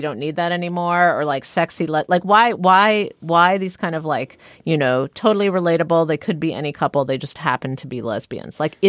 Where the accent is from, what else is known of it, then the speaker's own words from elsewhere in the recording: New York, United States; I grew up in Jamaica, Queens.